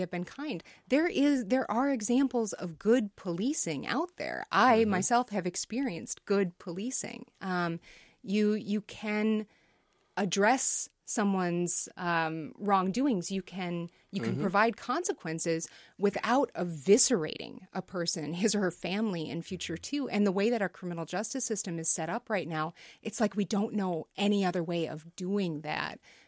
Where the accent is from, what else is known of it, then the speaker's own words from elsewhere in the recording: Sioux Falls, South Dakota, United States; And the neighborhood that I grew up in Sioux Falls, South Dakota, I'm a middle class white woman, was not highly policed.